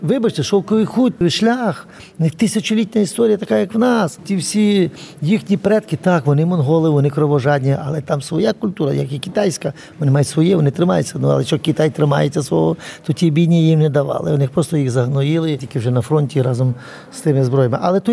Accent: Lviv, Lviv Oblast, Ukraine; now in Kyiv, Ukraine; я сам зі Львова, а 40 років живу в Києві, а вчився в Другобичі

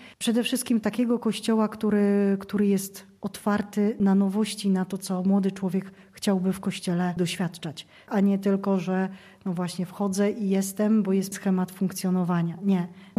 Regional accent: Poland; To są wakacje, kiedy jestem też gdzieś bliżej domu rodzinnego, a pochodzę gdzieś z rejonów górskich.

